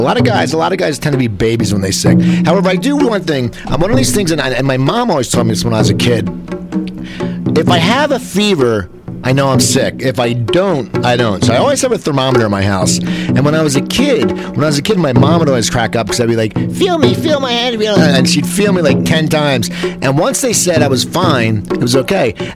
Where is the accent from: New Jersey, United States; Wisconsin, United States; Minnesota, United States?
New Jersey, United States; So I grew up in New Jersey, and I grew up in a nice town, and which was 85% Jewish.